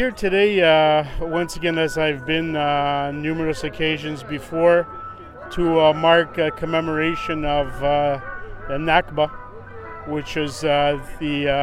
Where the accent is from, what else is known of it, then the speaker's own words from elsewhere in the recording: Montreal, Quebec, Canada; born there; I was born in Montreal, and I'm a co-founder of Palestinian Jewish Unity.